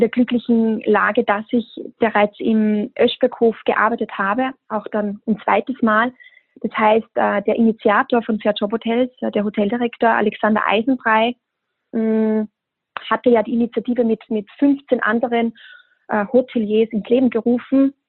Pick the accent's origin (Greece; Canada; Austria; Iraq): Austria; moved away as an adult; now in Germany; Ich bin ja aus Österreich, also bin 27 Jahre alt und habe eine höhere Lehranstalt für Tourismus besucht.